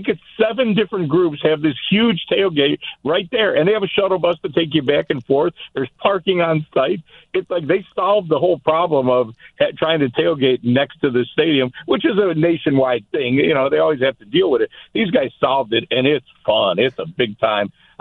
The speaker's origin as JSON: {"language": "English", "region": "Florida", "country": "United States", "said": "I'm here from Florida at the moment"}